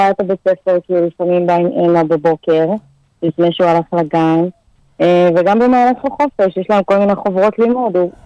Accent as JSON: {"language": "Hebrew", "town": "Hod HaSharon", "region": "Central District", "country": "Israel", "tie": "born or raised there", "said": "כן, כן, אני גדלתי בהוד השרון."}